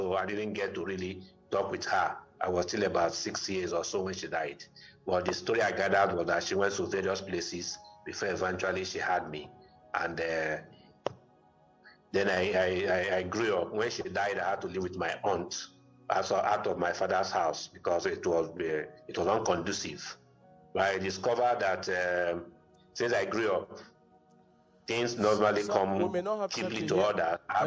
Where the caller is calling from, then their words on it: Abuja, Federal Capital Territory, Nigeria; I'm calling from Abuja.